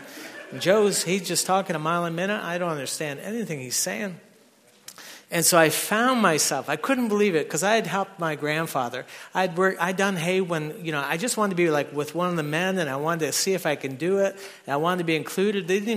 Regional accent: Canada; And they came to where I grew up in Canada.

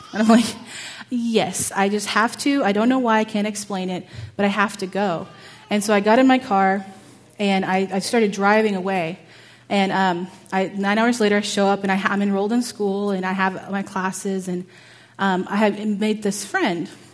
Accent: Houston, Texas, United States; I grew up in Houston, Texas, so there's lots of different cultures and different faiths there.

